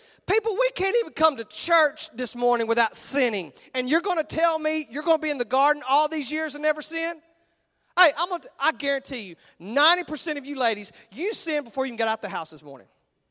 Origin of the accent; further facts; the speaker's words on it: Texas, United States; and you know, we're all from Texas, so we say it like this